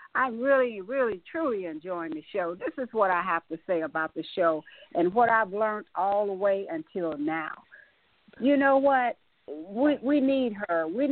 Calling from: Texas, United States; from Texas

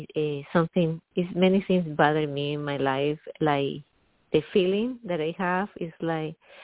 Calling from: Middletown, New York, United States; I'm calling from, I'm calling from upstate New York, Middletown.

